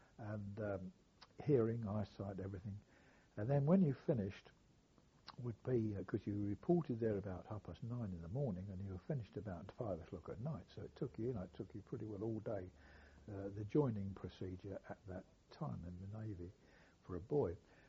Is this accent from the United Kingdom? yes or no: yes; England, United Kingdom; I'm English, I'm British